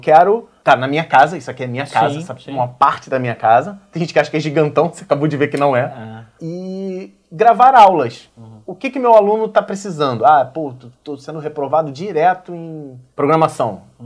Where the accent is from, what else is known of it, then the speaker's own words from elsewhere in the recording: Rio de Janeiro, Brazil; Eu nasci numa comunidade no Rio de Janeiro chamada Muquiço. Fica entre Marechal Hermes e Guadalupe, no subúrbio do Rio de Janeiro. Tá. É a zona norte do Rio.